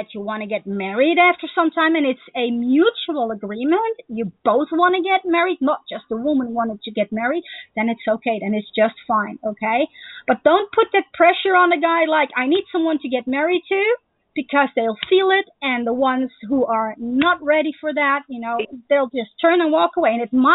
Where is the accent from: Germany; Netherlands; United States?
Netherlands; I'm not from USA. I'm from the Netherlands. I live in Europe, okay?